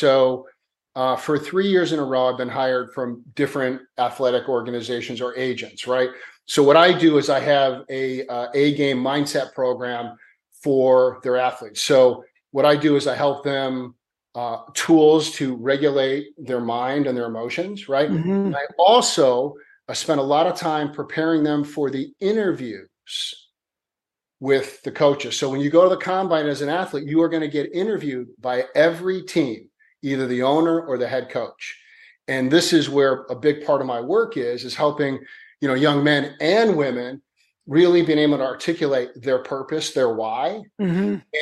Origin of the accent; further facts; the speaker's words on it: Chicago, Illinois, United States; now in Los Angeles, United States; Born and raised in Chicago. Played football, and was an amateur boxer.